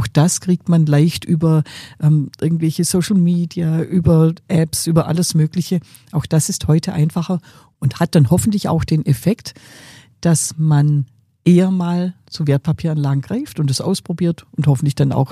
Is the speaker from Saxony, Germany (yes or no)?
no; Baden-Württemberg, Germany; born there; Ich bin als Schwäbin geboren und in einem typisch schwäbischen Haushalt geboren.